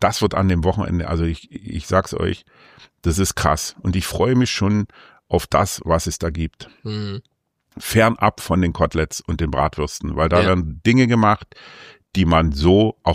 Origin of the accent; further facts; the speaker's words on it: Weißwasser, Saxony, Germany; ich komme aus Sachsen.